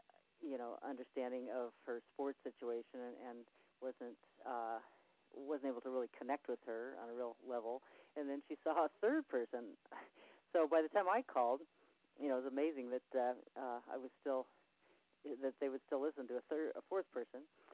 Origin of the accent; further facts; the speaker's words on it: Santa Barbara, California, United States; actually I was down in the Santa Barbara area, my hometown, and I was driving.